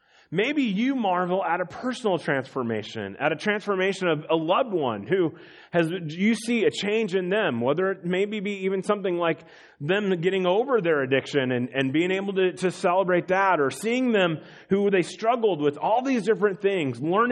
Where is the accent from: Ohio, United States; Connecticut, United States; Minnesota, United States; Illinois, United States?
Illinois, United States; Chicago; born there; Now, I was born in Chicago. I was born on the South Side, so I'm actually a Chicago White Sox fan.